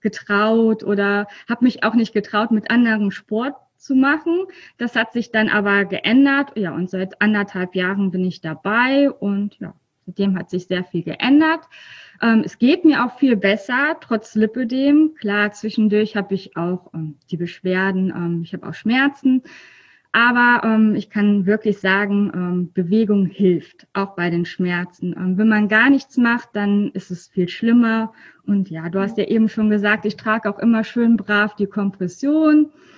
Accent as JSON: {"language": "German", "region": "North Rhine-Westphalia", "country": "Germany"}